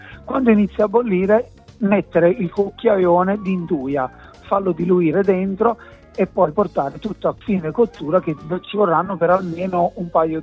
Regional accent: Pomigliano d'Arco, Campania, Italy; Io sono di Napoli, sono nato e cresciuto in un paese che si chiama Città Pomigliano d'Arco, che è 10 minuti da Napoli.

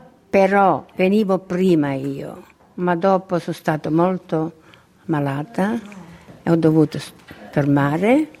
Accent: Canneto, Sicily, Italy; moved away as an adult; now in Australia; Io vengo dalle Isole Eolie, provincia Messina.

